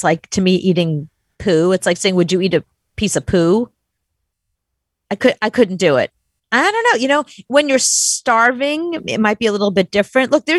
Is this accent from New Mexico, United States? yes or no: no; New York City, New York, United States; but as a New Yorker, like that just.